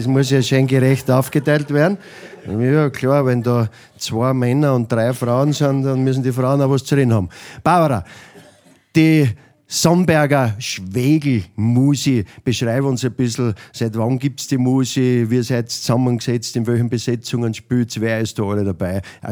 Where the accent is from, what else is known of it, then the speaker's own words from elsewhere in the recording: Niederöblarn, Styria, Austria; So richtig gemütlich halt, wie es in Niederöblern ist. Beim Grimming ist mein Heimatland.